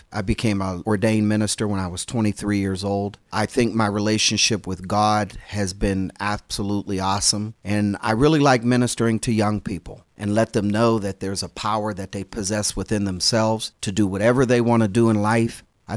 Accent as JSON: {"language": "English", "town": "McKeesport", "region": "Pennsylvania", "country": "United States", "tie": "born or raised there", "said": "I came up in a very tough time in the city of McKeesport. I was raised in Harrison Village in the 16 building on the 7th floor before they blew it up."}